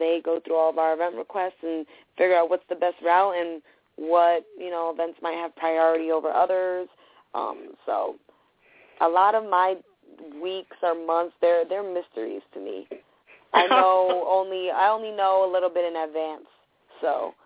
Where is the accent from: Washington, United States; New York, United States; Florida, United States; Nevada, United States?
New York, United States; Woodhaven; I mean, I was born and raised in Woodhaven. I'm a native New Yorker, Queens, Woodhavener.